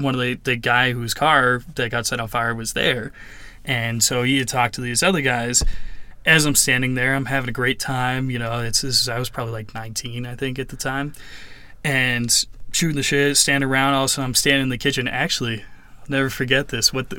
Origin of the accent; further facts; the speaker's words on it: New Hampshire, United States; No, so I'm originally from New Hampshire.